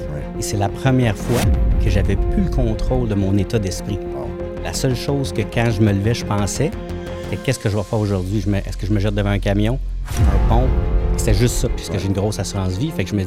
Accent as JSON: {"language": "French", "town": "Granby", "region": "Quebec", "country": "Canada", "said": "Moi, je suis un gars, je viens de la région de Granby, à la base."}